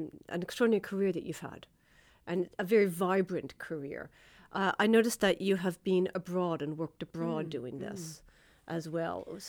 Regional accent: Canada; now in London, United Kingdom; I say I'm a Canadian and I'm a Londoner.

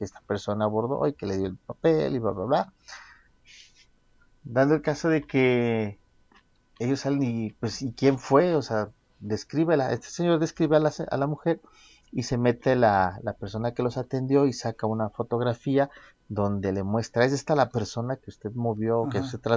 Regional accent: Mexico; como somos los mexicanos, ¿no?

